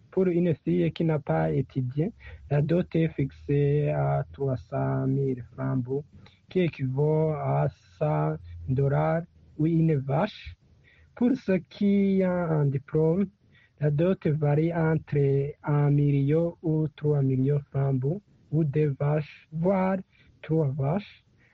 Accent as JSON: {"language": "French", "country": "Burundi"}